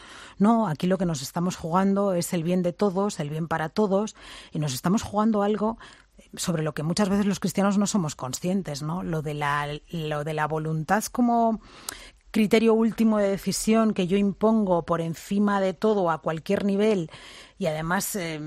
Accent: Catalonia, Spain; Como cristiana, como miembro de una iglesia que es universal y como catalana, además.

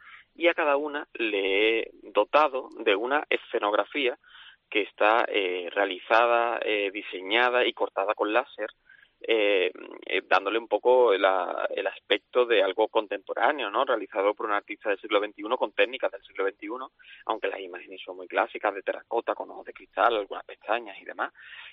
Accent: Seville, Andalusia, Spain; como artista sevillano, como artista andaluz

